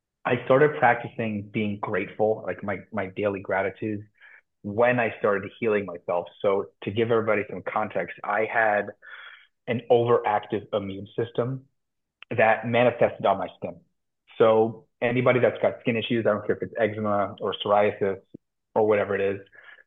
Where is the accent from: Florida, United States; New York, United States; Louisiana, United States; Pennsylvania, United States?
New York, United States; I'm from New York. I live in Brooklyn.